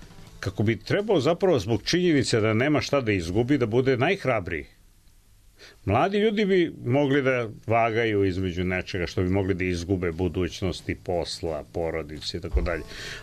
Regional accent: Belgrade, Serbia; born there; Imam 68 godina, rođen sam u Beogradu

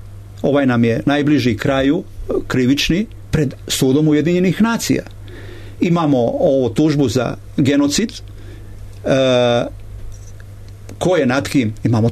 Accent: Krajina, Croatia; mi smo pali kao kolektivitet Srbi iz Krajine

